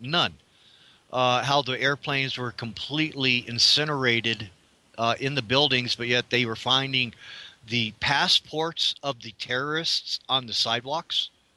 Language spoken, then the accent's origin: English; Frankfurt, Hesse, Germany; also born or lived in Darmstadt / Wiesbaden / Heidelberg; And I lived and went to high school in Frankfurt and Darmstadt, Germany. And I lived in Wiesbaden. I was born in Heidelberg.